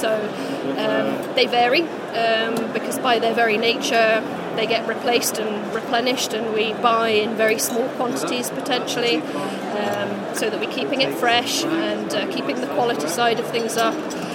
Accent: Scotland, United Kingdom; I've lived in Scotland for all bar 4 years of my life.

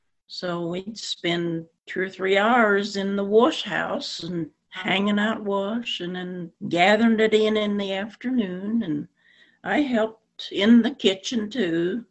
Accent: Tell City, Indiana, United States; I grew up in the house I'm living in right now. I was born in the upstairs 90 years ago. And let's see, Tell City.

